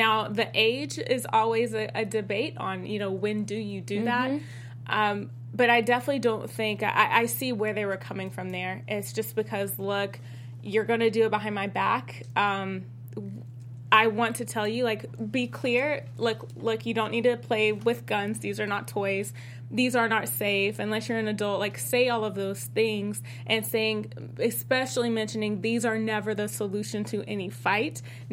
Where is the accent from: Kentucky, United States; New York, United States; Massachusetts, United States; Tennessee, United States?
Tennessee, United States; and maybe it's just from where I'm from. I'm from Tennessee.